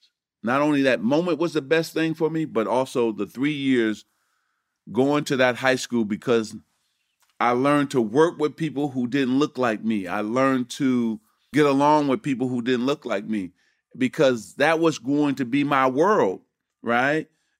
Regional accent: Lansing, Michigan, United States; So that's my background, really, in growing up in Lansing.

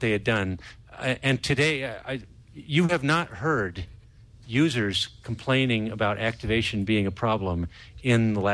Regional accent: California, United States; I was raised in Central California, over the Altamont Pass.

